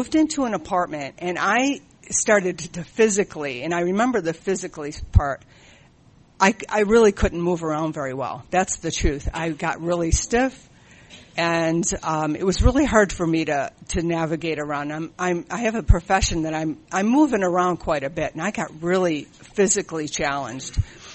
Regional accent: California, United States; And I started to say, I'm from San Fernando Valley.

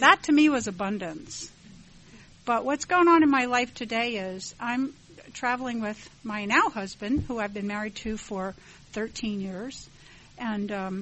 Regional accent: Titusville, Florida, United States; Hi, I'm from Titusville, Florida, and I've been in OA since May 15th, 1993

